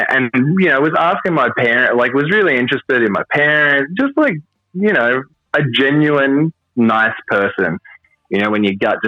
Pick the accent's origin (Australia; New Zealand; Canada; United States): Australia; Sydney, New South Wales; also born or lived in Gold Coast; You know, I grew up in Sydney, but then I lived on the Gold Coast.